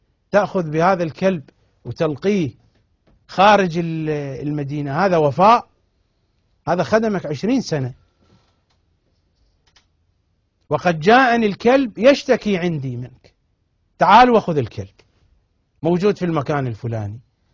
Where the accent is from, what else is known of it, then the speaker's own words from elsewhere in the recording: Iraq; accent: Iraqi; طبعا نحن نستعمله في لهجتنا العراقية، في الحسجة العراقية